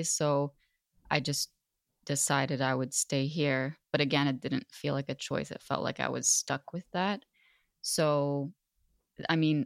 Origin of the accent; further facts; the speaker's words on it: Lebanon; first language Arabic; English is a second language; now in Canada; So I'm the only one in my family who was born and raised in Lebanon.